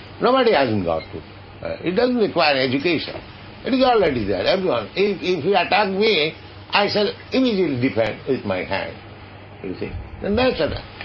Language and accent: English; India; English is a second language; I came from India.